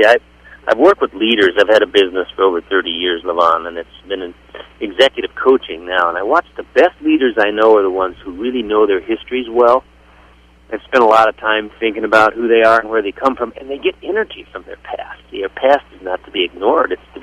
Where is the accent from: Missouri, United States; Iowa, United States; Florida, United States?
Iowa, United States; Waukon; Yeah, well, I'm an Iowan.